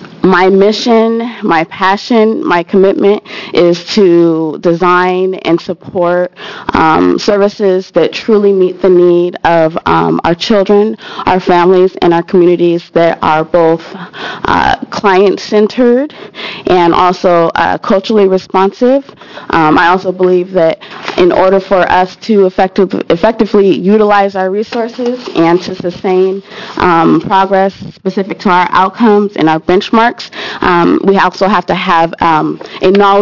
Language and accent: English; Portland, Oregon, United States; now in Tigard, United States; I currently reside in Tigard, Oregon, but born and raised in Portland, Oregon.